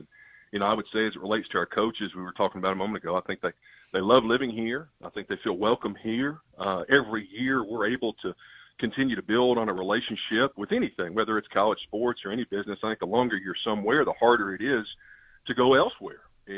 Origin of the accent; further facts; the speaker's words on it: Knoxville, Tennessee, United States; I'm from Knoxville, grew up, went to Halls High School